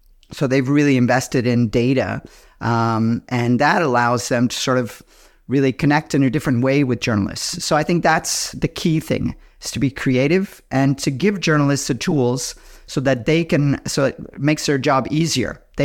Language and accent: English; Canada; you know, we're both Canadian